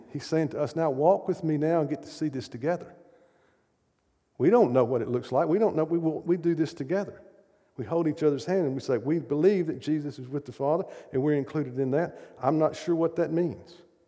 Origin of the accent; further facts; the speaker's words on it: United States; I grew up as an American, and we're individualist.